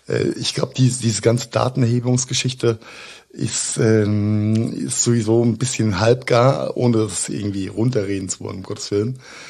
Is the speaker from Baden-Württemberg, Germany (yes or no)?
no; Rhineland-Palatinate, Germany; mein Heimatland Rheinland-Pfalz